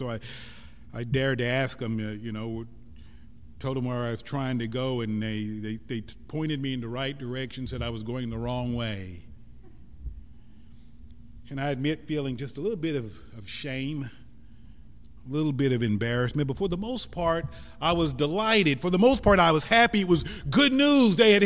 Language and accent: English; Missouri, United States; moved away as an adult; I remember 35 years ago when I was leaving Missouri, driving from my hometown in Missouri to Atlanta, Georgia